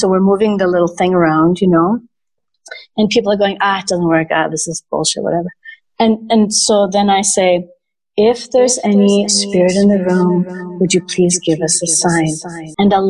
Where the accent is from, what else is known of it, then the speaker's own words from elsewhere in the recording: Minneapolis, Minnesota, United States; And I grew up in the Twin Cities. I grew up in Minneapolis. And I went to university in Dallas, Texas.